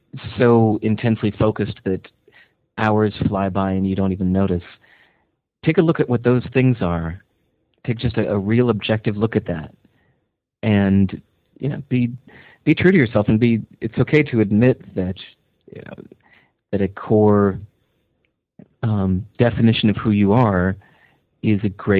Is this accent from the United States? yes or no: yes; Hinsdale, Illinois, United States; So in growing up in Hinsdale, Illinois, I was propelling away from, the slacker, ex-musicians that compromised and got a boring, dumb job.